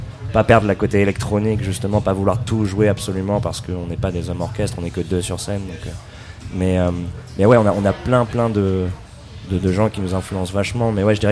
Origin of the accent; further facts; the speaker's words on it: Douarnenez, Brittany, France; Bah moi en plus à la base je viens de Douarnenez, donc dans le sud Finistère, vraiment terre quoi. J'ai grandi là-bas quoi